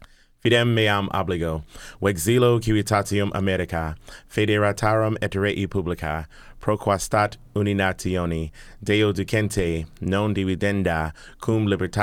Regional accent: Baltimore, Maryland, United States; born there; I was born originally in Baltimore, Maryland.

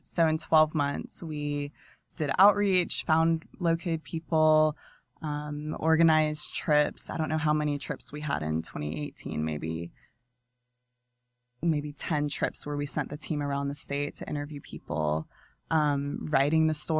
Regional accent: Georgia, United States; I grew up in Georgia, but obviously don't know everywhere.

